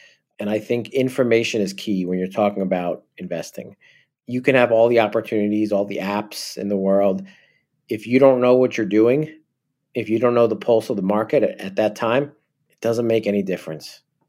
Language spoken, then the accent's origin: English; New Jersey, United States; I'm originally from New Jersey, but...